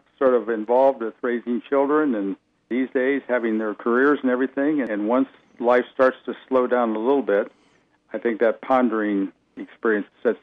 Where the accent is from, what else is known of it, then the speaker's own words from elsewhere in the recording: Ohio, United States; When I graduated from seminary in Ohio, I grew up in Ohio.